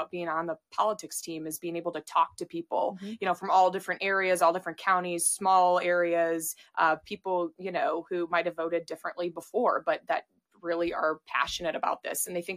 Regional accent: Chicago, Illinois, United States; I'm from Chicago. All my friends there see it on a daily basis that's in the city.

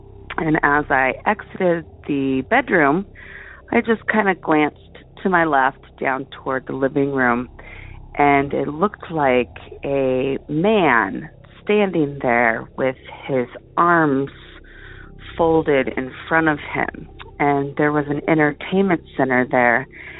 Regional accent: Portland, Oregon, United States; now in Girdwood, United States; I'm from Girdwood, Alaska. Originally, I'm from Portland, Oregon

